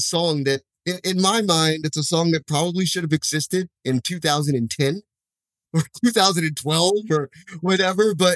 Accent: Washington, District of Columbia, United States; I'm from Washington, D.C., so I've known about … for a very long time.

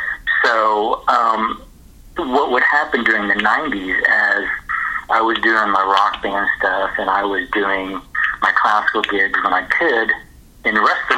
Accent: Titusville, Florida, United States; I grew up, I was in Florida, Titusville, Florida, and that's famous for being right across the Indian River of Cape Canaveral.

